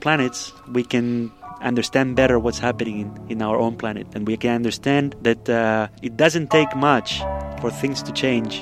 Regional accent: Spain; English is a second language; moved away as an adult; also born or lived in Germany; now in California, United States; I'm from Spain, yeah. I was born and I grew up in Spain. And then a few years after college, I moved to Germany to continue studying. Mm-hmm. And about 8 years ago, I came to California to continue my research. And I decided to stay here.

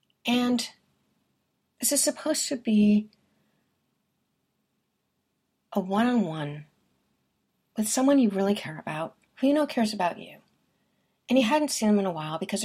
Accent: New York, United States; also born or lived in Boston; I was raised in New York. Maybe my attitude tells you this. Not the city, Westchester County, just to let you know, in the burbs. And I spent 35 years in Metro Boston area, mainly in the suburbs.

